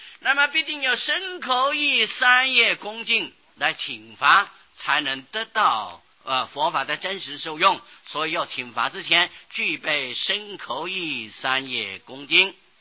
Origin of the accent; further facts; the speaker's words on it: China; 那么没有像我们中国人啊，里面还有短衫长衫啊海青啊，还没有这些啊